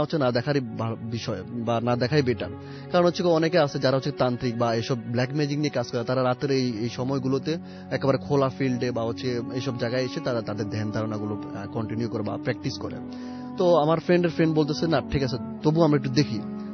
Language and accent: Bangla; Dhaka, Dhaka Division, Bangladesh; আমি ঢাকা ওয়ারি থেকে আসছি।